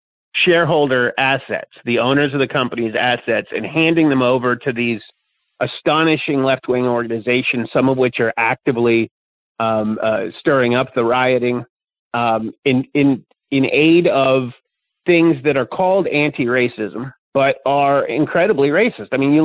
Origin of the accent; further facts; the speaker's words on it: Pennsylvania, United States; I grew up in, you know, Appalachia goes all the way up into Pennsylvania. I grew up in the Appalachian part of Pennsylvania.